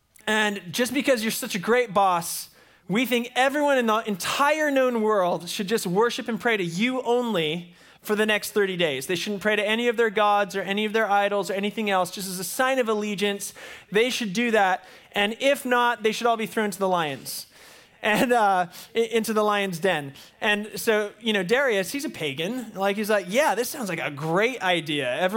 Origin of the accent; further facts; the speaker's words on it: United States; Because I'm an American, and our nation was founded on protest, right?